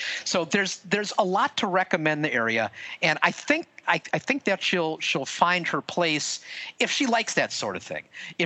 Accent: Stevens Point, Wisconsin, United States; located less than a mile from the house I grew up in Stevens Point, Wisconsin. So I know quite a bit about this that part of town.

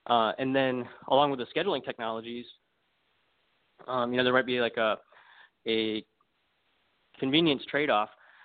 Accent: Michigan, United States; So I'm from Michigan, but Yale is from Atlanta, one of our co-founders, and Anya's from New York.

